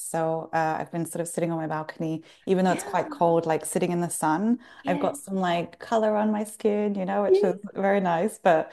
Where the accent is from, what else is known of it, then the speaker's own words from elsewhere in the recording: Dubai, United Arab Emirates; But remember, I'm from Dubai. I'm not really British, so